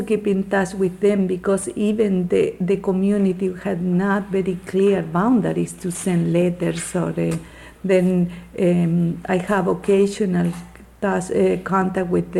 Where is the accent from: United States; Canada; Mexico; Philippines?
Mexico; I'm from Mexico.